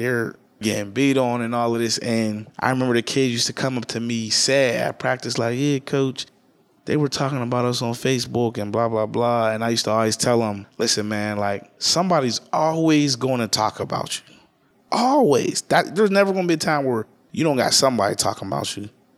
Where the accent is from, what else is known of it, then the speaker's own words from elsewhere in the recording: Pittsburgh, Pennsylvania, United States; also born or lived in Wilkinsburg; I grew up in Homewood on Idlewild Street. We moved around a lot. We went on Idlewild, then we moved to Homewood Ave, then we moved to Shetland and Lincoln, then we moved to Wilkesburg. But our roots are planted in Homewood.